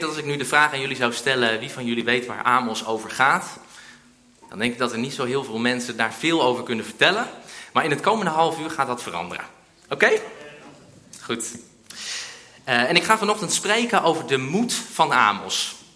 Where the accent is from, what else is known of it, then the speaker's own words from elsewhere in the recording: Dronten, Flevoland, Netherlands; ik ben geboren en opgegroeid in Dronten.